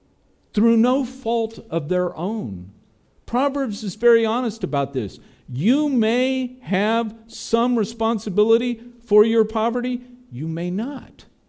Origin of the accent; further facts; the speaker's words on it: California, United States; Cheryl and I come from the Central Valley of California.